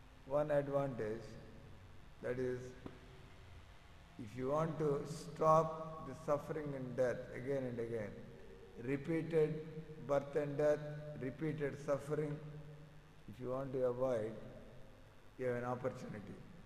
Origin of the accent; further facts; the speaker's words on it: Kurukshetra, Haryana, India; People in Kurukshetra, no, we are from Kurukshetra. There are people in Kurukshetra, most of the people.